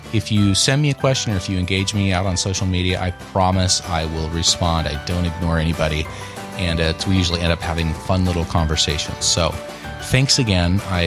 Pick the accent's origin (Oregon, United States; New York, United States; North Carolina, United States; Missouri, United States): Oregon, United States; born there; So my parents are from South Dakota. I was born in Oregon. So my family moved to Oregon. I was born here. So I'm not necessarily from the Midwest